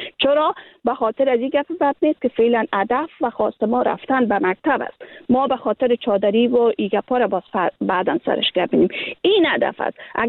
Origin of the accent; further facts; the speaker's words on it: Afghanistan; اگر ما امروز بیرون از افغانستان زندگی میکنین، باور کنین که من از لحاظ فیزیکی بیرون از افغانستان هستم